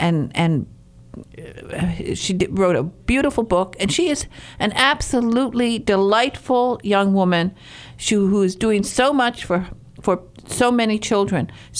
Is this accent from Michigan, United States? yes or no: yes; Michigan, United States; I come from Northern Michigan. We have a mountain there we call Porcupine Mountain.